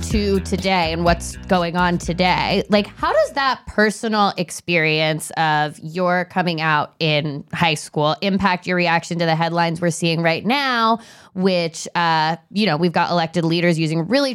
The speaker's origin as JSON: {"language": "English", "region": "Virginia", "country": "United States", "tie": "born or raised there", "said": "And I grew up in Virginia."}